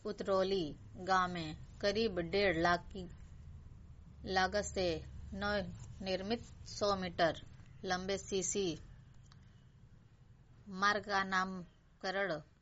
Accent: Marda, Uttar Pradesh, India; ग्राम व पोस्ट मर्दा जिला गाजीपुर की रहने वाली हूँ।

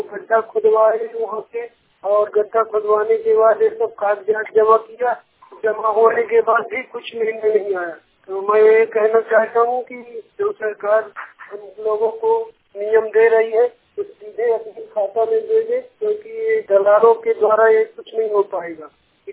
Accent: Madhya Pradesh, India; now in Nagpur, India; पटना कला पोस्ट करवलिया जिला सतना मध्य प्रदेश का रहने वाला हूँ। नागपुर में रह रहा हूँ।

